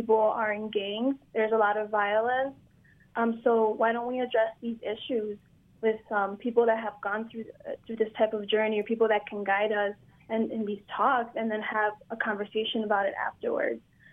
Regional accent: United States; we are from the South Side, and these issues are a reality where we live

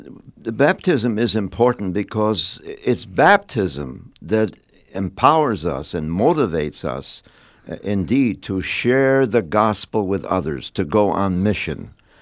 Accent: Chicago, Illinois, United States; Well, I'm from Chicago, from Holy Trinity Parish.

